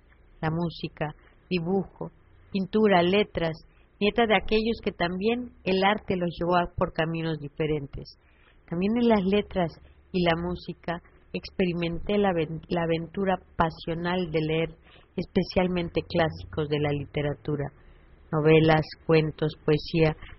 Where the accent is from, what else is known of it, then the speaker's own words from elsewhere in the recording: Punta Alta, Buenos Aires Province, Argentina; born there; les diré que soy argentina. Nací en la Punta Alta, al sur de la provincia de Buenos Aires.